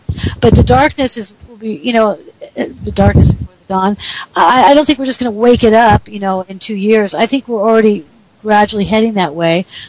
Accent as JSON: {"language": "English", "town": "Las Vegas", "region": "Nevada", "country": "United States", "tie": "born there", "said": "I was born in Vegas, so maybe it's all full circle there."}